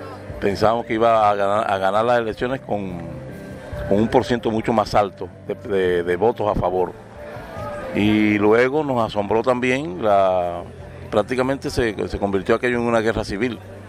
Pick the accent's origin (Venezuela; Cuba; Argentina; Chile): Cuba; saben que por mucho que nos ocultemos, saben que somos cubanos